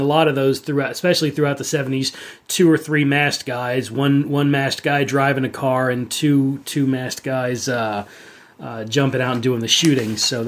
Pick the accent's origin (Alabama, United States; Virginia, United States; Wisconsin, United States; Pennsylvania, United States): Virginia, United States; You know, I'm originally from Virginia